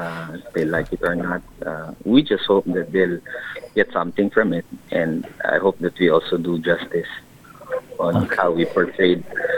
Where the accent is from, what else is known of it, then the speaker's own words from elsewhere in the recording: Dumaguete, Central Visayas, Philippines; So, okay. From kami ni Mark, from Dumaguete. So we've been known each other for more than 20 years na.